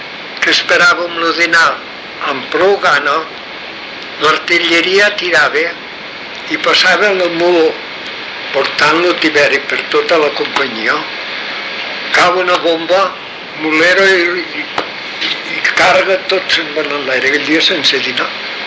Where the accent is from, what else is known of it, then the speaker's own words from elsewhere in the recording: Rivert, Catalonia, Spain; que és català? Dic, sí. D'on és? Dic, de Rivert.